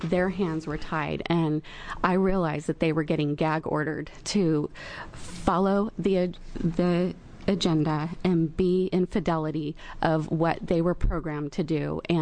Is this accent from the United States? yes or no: yes; Grants Pass, Oregon, United States; I'm from Grants Pass, Oregon, and I'm a parent and a very involved volunteer in my community.